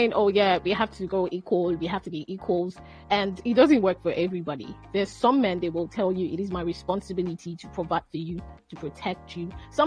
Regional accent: Lagos, Nigeria; I'm a student, but then I'm rounding up with my education, and I was born and raised in Lagos. I'm based in Lagos, yes, and I'm a foodie.

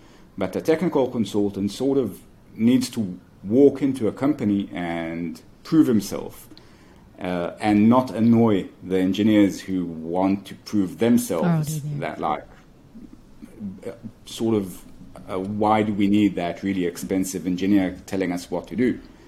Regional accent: Israel; I was born in Israel and raised here. My accent's a bit weird because my mother immigrated and I only spoke English initially. But then I stopped because I learned everyone else was speaking Hebrew.

